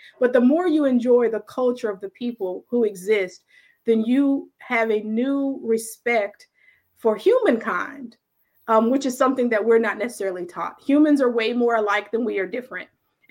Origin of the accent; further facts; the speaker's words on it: West Coast, United States; I'm from the West Coast, went to school here in South Carolina.